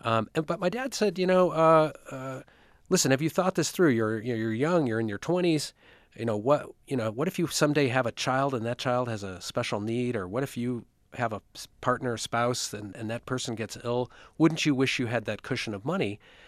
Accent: Detroit, Michigan, United States; because I grew up in Detroit in a very, very wealthy suburb, and I could see the gap between where I lived and Detroit.

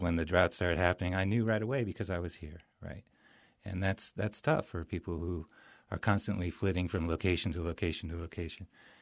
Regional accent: Visalia, California, United States; Well, I grew up in Visalia, town of Visalia.

